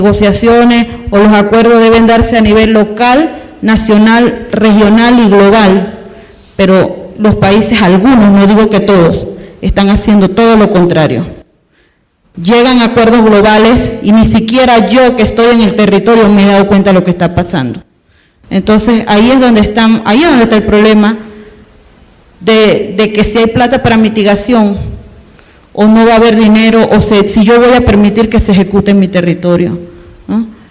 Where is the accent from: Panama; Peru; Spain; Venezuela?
Panama; yo tengo que decir que en mi país, pues, en Panamá, no se han visto esos desastres naturales a eso, a esas proporciones.